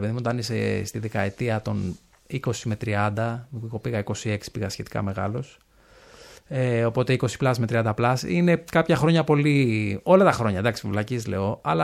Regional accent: Salamina, Attica, Greece; also born or lived in Meliki; Εγώ με την αδερφή μου είμαστε δίδυμοι, γεννηθήκαμε στη Μελίκη, στη Βέρεια. Και μετά πρώτη δημοτικού πλέον γυρίσαμε στον τόπο της μητέρας μου, στη Σαλαμίνα.

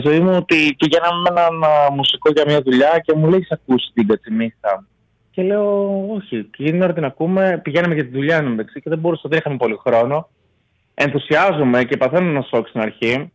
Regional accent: Ioannina, Epirus, Greece; Κατάγομαι από τα Γιάννα, έχω τελειώσει και το μουσικό στα Γιάννα

